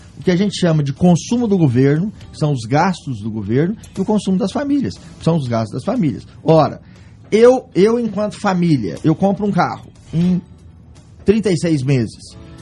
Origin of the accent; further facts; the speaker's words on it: Catalão, Goiás, Brazil; Eu sou lá de Catalão e como economista, eu conheço também a parte econômica.